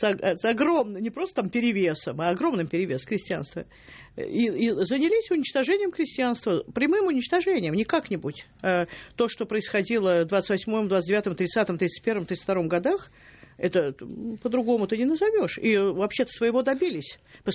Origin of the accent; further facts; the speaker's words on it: Moscow, Russia; мы, москвичи, и вообще горожане